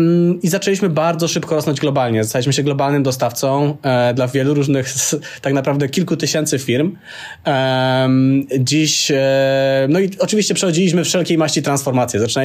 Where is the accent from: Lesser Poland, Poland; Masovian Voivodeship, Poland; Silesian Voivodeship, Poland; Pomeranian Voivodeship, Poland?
Silesian Voivodeship, Poland; Pochodzę z małej miejscowości w okolicach Żywca i tam się wychowałem